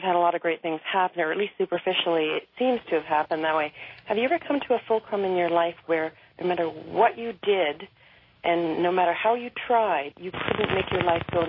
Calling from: Vancouver, British Columbia, Canada; I'm calling from Vancouver, B.C.

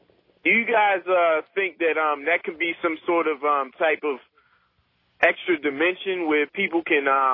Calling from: Baltimore, Maryland, United States; I'm calling from Baltimore.

